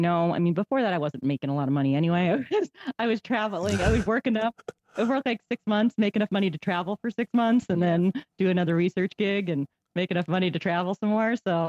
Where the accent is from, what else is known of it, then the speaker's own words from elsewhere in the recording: Massachusetts, United States; moved away as an adult; now in Oregon, United States; So I grew up pretty feral. I grew up in Massachusetts. I moved to Oregon for graduate school in 91. That's what got me out here.